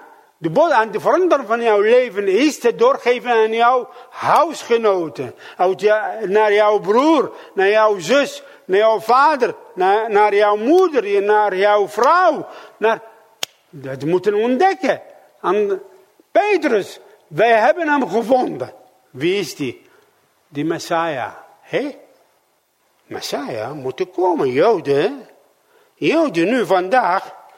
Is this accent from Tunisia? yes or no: no; Iraq; Dutch is a second language; now in Netherlands; Waar kom ik vandaan? Ik kom uit Irak, mijn vrouw komt uit Iran.